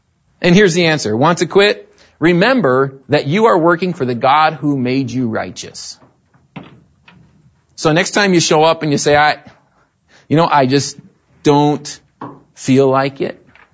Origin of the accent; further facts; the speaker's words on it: Michigan, United States; also born or lived in West Virginia; I grew up in Michigan, like heaven on earth. Okay, I lived in West Virginia for a while.